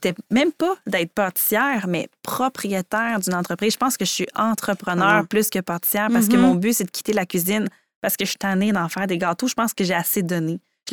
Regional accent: Quebec, Canada; Moi, je suis en Gaspésie. Je viens de la Gaspésie. Ma famille est en Gaspésie

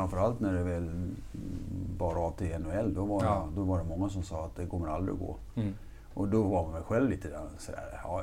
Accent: Slite, Gotland, Sweden; där jag kommer ifrån, det är inte så känt, har vi en fantastisk badstrand i Slite då.

